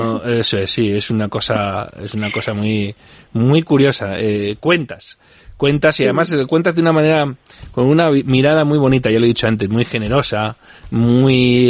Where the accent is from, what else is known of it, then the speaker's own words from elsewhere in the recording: Alcobendas, Community of Madrid, Spain; cuando era pequeño yo deseaba que fueran las fiestas de... Yo me crié en Alcobendas